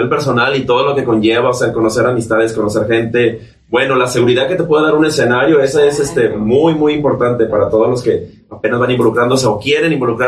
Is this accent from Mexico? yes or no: yes; Comala, Colima, Mexico; Soy de Comala y bueno, mi pueblo también amo todo lo que hay ahí